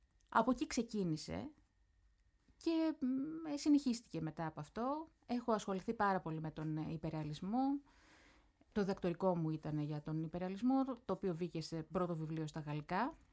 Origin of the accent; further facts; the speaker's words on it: Orchomenos, Central Greece, Greece; εγώ μεγάλωσα στον Ορχομενό Βιωτίας, σε μια εποχή στη δεκαετία του 80 που φυσικά ήταν πριν από το ίντερνετ.